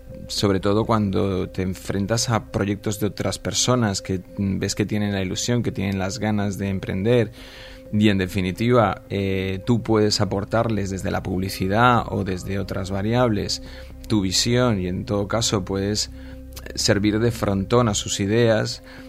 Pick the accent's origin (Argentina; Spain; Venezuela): Spain; en España somos latinos, tenemos el hemisferio derecho muy, muy activo